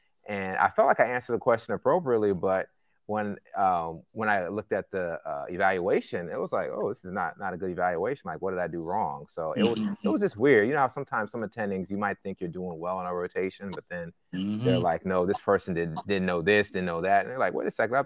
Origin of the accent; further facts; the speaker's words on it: Ohio, United States; also born or lived in Ghana; but I grew up in Ohio. So my mom remarried and we moved to Ohio right before I turned six.